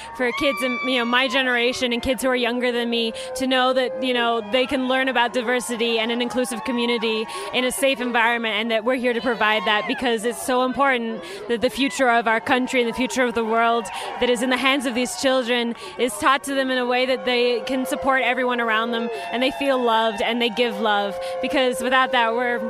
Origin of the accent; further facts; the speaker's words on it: Littleton, Colorado, United States; I grew up here in Littleton, Colorado